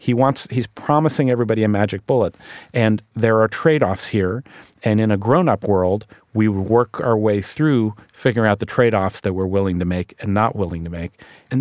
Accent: Ohio, United States; just talking to people back in my hometown in Ohio

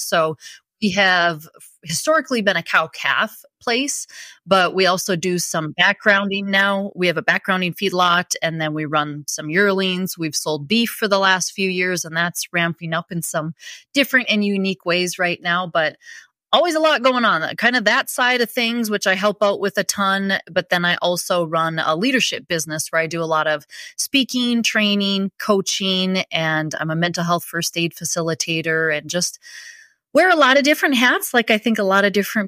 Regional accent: Watford City, North Dakota, United States; When I grew up here in Watford City, my town was about 1,500 people. Mm-hmm. So that's what I grew up in, did 4-H, FFA, all of those things.

